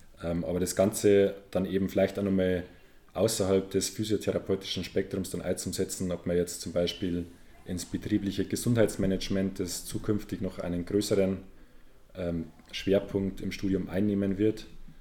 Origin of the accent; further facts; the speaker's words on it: Passau, Bavaria, Germany; Ich habe aber dann meine Wohnung wieder gekündigt und bin wieder zurück nach Passau gezogen, wo ich herkomme.